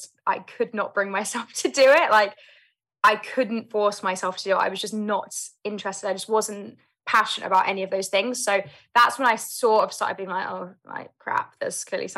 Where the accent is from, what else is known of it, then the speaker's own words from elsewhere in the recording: London, United Kingdom; I grew up in London, South London, born and raised